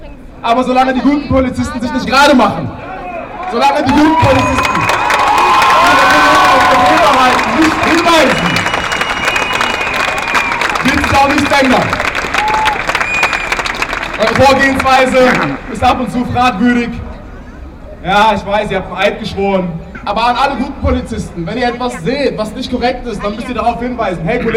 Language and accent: German; Mannheim, Baden-Württemberg, Germany; born there; Na Scheiße, ich bin in Mannheim geboren.